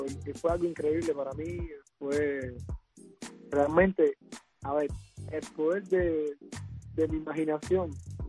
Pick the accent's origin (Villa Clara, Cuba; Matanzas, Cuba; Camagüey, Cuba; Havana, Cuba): Matanzas, Cuba; Jovellanos; Soy de Jovellanos, sí. El poblado San Miguel de los Baños.